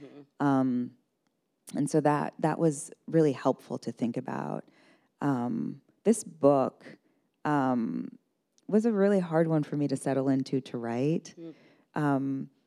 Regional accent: West Coast, United States; My parents were Southerners, but I grew up on the West Coast and have spent most of my adult life on the East Coast.

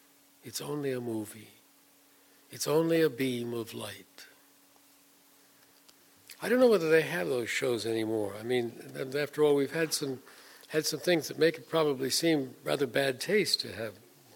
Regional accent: New York, United States; born there; also born or lived in Europe; But I was born in New York and lived a good part of my earlier life in Europe.

